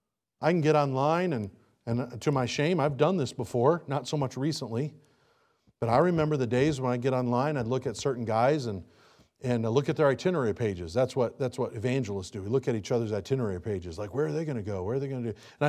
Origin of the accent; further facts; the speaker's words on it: Michigan, United States; So up in Michigan, I was born and raised in Michigan. Please don't hold it against me.